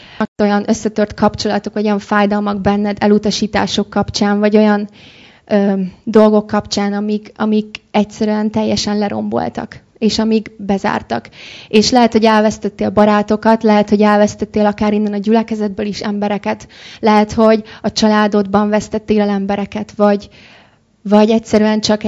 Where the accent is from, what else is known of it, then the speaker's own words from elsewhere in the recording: Budapest, Hungary; Budapesten az Agapé gyülekezetben nőttem fel